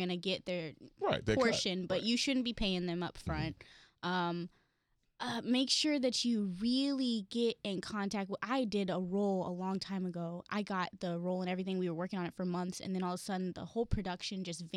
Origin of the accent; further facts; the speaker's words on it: Houston, Texas, United States; I went out there my first time, told them I was from Houston, had no plan of moving